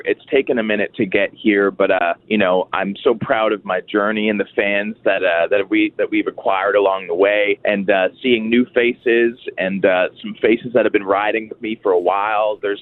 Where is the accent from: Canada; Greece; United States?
Canada; Toronto, Ontario; born there; because I was born in Toronto, I do bleed blue.